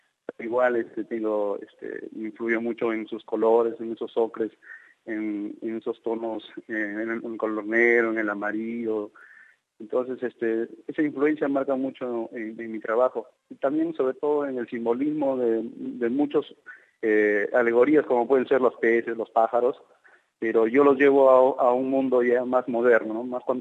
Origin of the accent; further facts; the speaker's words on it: Cajabamba, Cajamarca, Peru; born there; now in Trujillo, Peru; Él nació en Cajabamba, mis padres también nacieron en Cajabamba, yo nací en Cajabamba